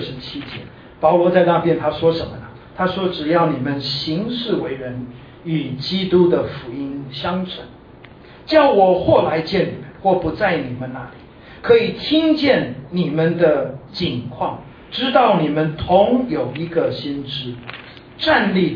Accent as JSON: {"language": "Chinese", "region": "Kaohsiung", "country": "Taiwan", "tie": "born or raised there", "said": "我记得小时候在高雄长大的时候，跟着我的妈妈去市场买菜"}